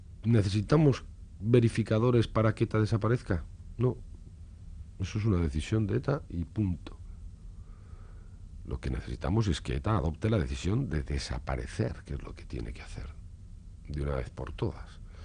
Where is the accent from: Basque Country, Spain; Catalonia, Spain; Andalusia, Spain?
Basque Country, Spain; somos los vascos y las vascas